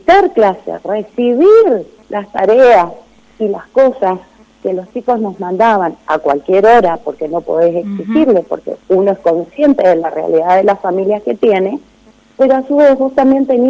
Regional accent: Las Heras, Mendoza, Argentina; como yo soy de Las Heras, del disco de Las Heras

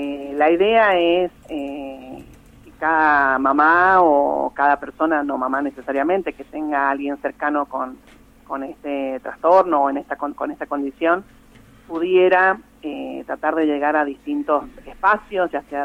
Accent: Las Heras, Argentina; Yo soy de Las Heras

